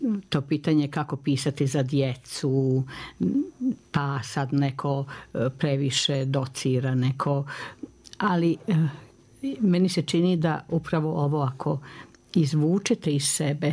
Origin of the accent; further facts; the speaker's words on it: Vojvodina, Serbia; Ja sam Vojvođanka i mi kad smo se igrali kao djeca, mi nismo rekli da se igramo, nego se sigramo.